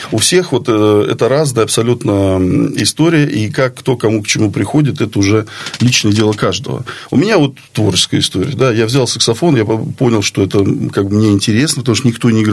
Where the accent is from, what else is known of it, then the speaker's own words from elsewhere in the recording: Kolchugino, Vladimir Oblast, Russia; born there; Я родился в Кольчугино, и, собственно, творческая жизнь моя началась в Кольчугино.